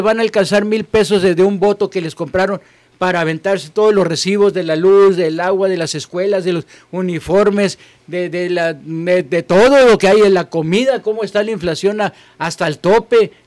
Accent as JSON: {"language": "Spanish", "country": "Mexico", "said": "Nosotros necesitamos, como mexicanos, replantearnos"}